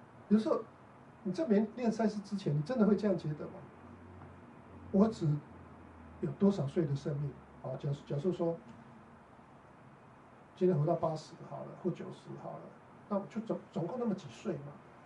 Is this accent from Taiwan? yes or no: yes; Taiwan; moved away as an adult; now in United States; 我从台湾来美国